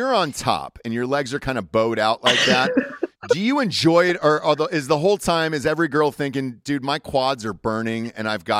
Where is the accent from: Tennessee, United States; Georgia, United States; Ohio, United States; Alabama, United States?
Georgia, United States; Atlanta; The Atlanta Falcons. I'm from Atlanta. I'm a Georgia boy.